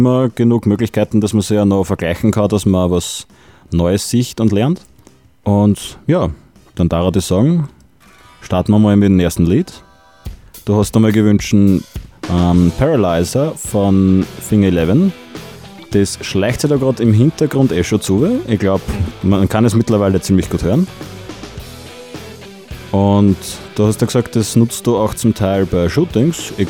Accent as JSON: {"language": "German", "region": "Lower Austria", "country": "Austria", "lives_now": "Bad Vöslau, Austria", "said": "Wir kommen beide ursprünglich aus dem Waldviertel. Der Claudia ist dort geblieben, ich nicht. Ich bin mittlerweile in Bad Vöslau."}